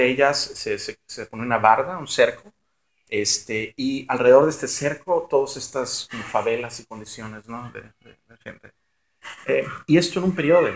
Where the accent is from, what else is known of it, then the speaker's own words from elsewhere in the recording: Tijuana, Baja California, Mexico; also born or lived in Mexico City; O sea, yo nací en la Ciudad de México, yo me fui a Tijuana porque, pues estaba muy chiquito, pero a los 11 años